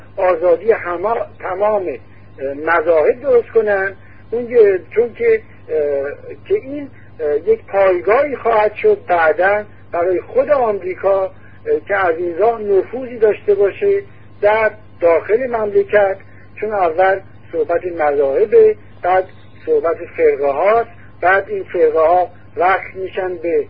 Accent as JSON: {"language": "Persian", "country": "Iran", "said": "ما همه ایرانی هستیم"}